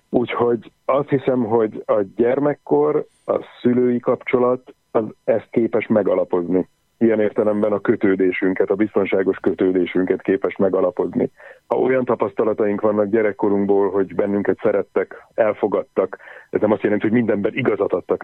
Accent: Budapest, Hungary; 76-os évjárat vagyok. Budapesten születtem, Budapesten jártam iskolába

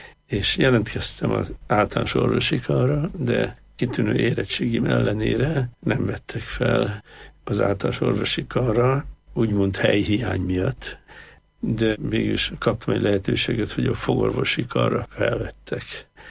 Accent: Budapest, Hungary; also born or lived in Germany; Az én kis életemet a 11. kerületben kezdtem, ez az én szülőfalunk

